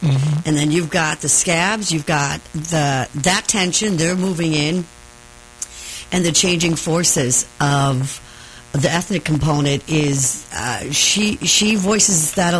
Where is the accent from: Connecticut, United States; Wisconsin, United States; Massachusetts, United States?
Wisconsin, United States; Milwaukee; And growing up in Milwaukee, too, there were bars on every corner.